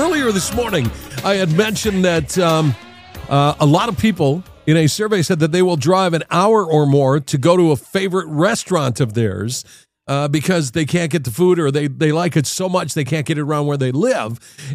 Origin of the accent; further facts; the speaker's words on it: St. Paul, Minnesota, United States; also born or lived in Oakdale; I grew up in St. Paul. And when I was a kid, before we moved out to Oakdale, Minnesota, I grew up right in the, if you're familiar with St. Paul, the Minnehaha and White Bear Avenue area is where I grew up.